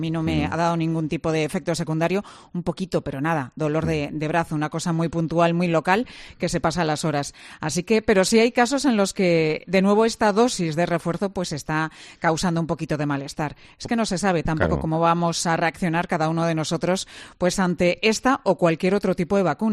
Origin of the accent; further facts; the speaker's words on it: Bilbao, Basque Country, Spain; somos de Bilbao